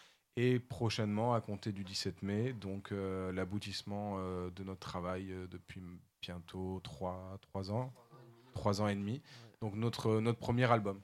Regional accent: Bordeaux, Nouvelle-Aquitaine, France; On est donc le groupe … On vient de Bordeaux Nord, de la cité du Grand Parc plus particulièrement, et on fait de la musique rock. On chante en français.

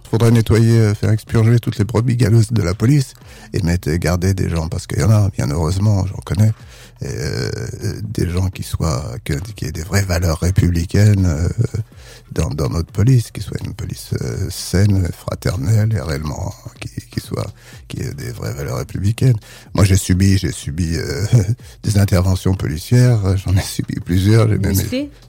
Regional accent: Paris, Île-de-France, France; born there; Je suis né à Paris, je suis d'origine martiniquaise. Mes quatre grands-parents viennent du même village en Martinique, qui s'appelle le Gros Morne. Ouais. Et ma famille est installée à Paris depuis plus de 100 ans

